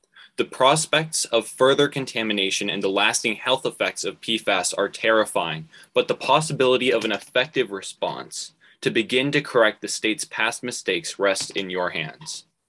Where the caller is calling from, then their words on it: Fryeburg, Maine, United States; I'm joining from Fryeburg, Maine